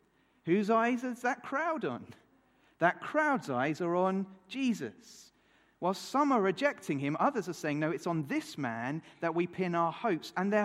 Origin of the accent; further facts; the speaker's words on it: United Kingdom; if you follow the Tour de France as a Brit, all eyes are on Froome.